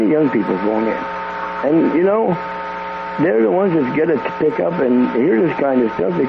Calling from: Quebec, Canada; again from Quebec.

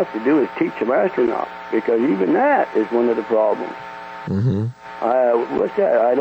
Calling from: Quebec, Canada; again from Quebec.

